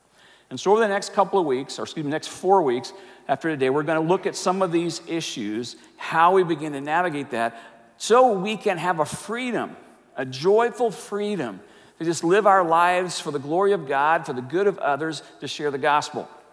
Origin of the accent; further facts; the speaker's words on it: the South, United States; And I grew up in the Baptist world of the South where it was absolutely taboo to drink any alcohol whatsoever.